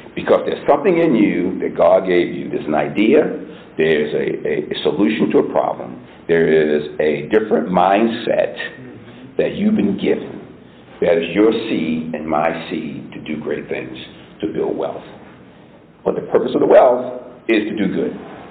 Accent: Baltimore, Maryland, United States; You know, we're both from Baltimore. I'm from the projects in Cherry Hill, South Baltimore.

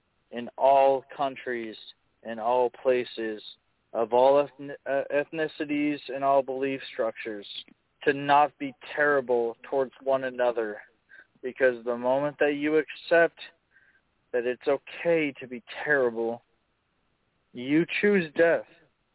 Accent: Ireland; I'm Catholic. And I'm also Irish.

